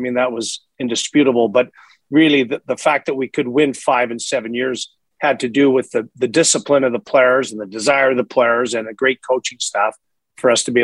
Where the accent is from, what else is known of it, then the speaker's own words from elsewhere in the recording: Montreal, Quebec, Canada; now in Edmonton, Canada; I'm from Eastern Canada, the Montreal area.